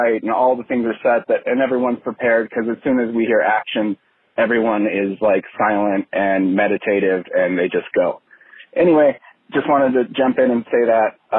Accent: Portage, Indiana, United States; moved away as an adult; now in Los Angeles, United States; born and raised in Portage, Indiana. But for the last a little over a decade, I've lived in Los Angeles working professionally.

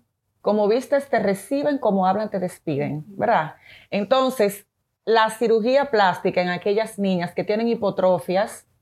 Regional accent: Dominican Republic; moved away as an adult; also born or lived in Venezuela; yo me forme en Venezuela y yo regrese a Dominicana

